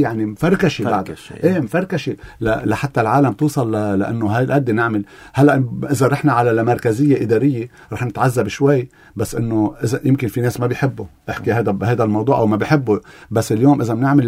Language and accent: Arabic; Lebanon; لا نحن اليوم بهمنا بضيعتنا، أنا عم بحكي عن عين سحلتا نبع الصفا